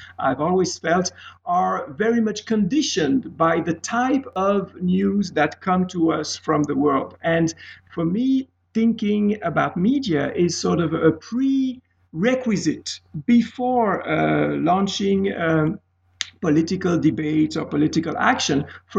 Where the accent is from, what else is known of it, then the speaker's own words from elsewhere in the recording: Geneva, Switzerland; English is a second language; moved away as an adult; now in United States; I am from Swiss origin in Geneva. I spent about 30 years in Geneva studying mostly literature. Then I moved to the United States of America, the beautiful city of Pittsburgh, PA